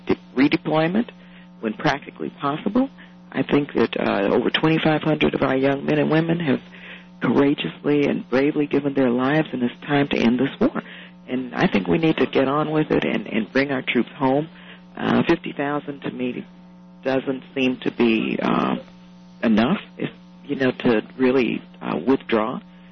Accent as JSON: {"language": "English", "town": "El Paso", "region": "Texas", "country": "United States", "moved": "yes", "said": "I am from Texas. I'm from El Paso, Texas."}